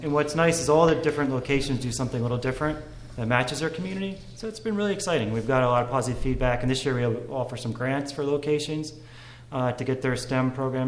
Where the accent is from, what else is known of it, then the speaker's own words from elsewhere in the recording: Edison, New Jersey, United States; And then I grew up in Edison, so I've been a Central Jersey guy for my entire life. There is a Central Jersey.